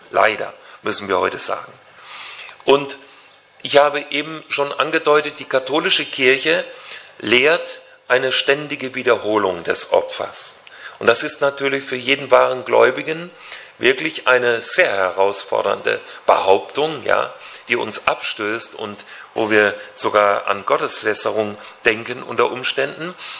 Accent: Hesse, Germany; nicht weit weg von meinem Heimatort, wo ich groß geworden bin, getroffen, in Marburg an der Lahn.

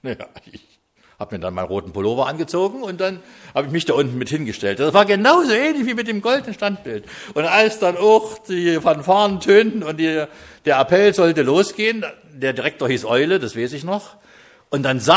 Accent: East Germany, Germany; Ich bin ja nur in der DDR groß geworden

